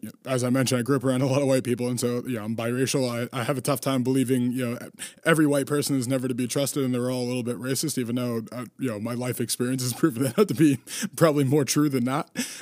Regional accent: Massachusetts, United States; She's running for House up in my home state here in Massachusetts.

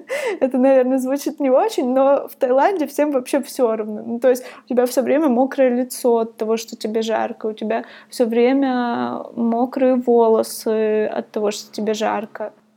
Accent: Divnogorsk, Krasnoyarsk Krai, Russia; born there; Я жила в Красноярске. Я родилась в Дивногорске. Это очень маленький город рядом с Красноярском. Он построен, чтобы обслуживать Красноярскую ГЭС.

